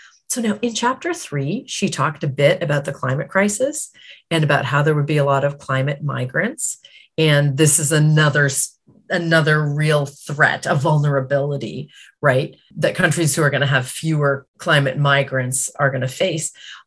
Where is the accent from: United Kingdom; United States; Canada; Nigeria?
Canada; I had a really interesting experience as a Canadian reading this book in 2022.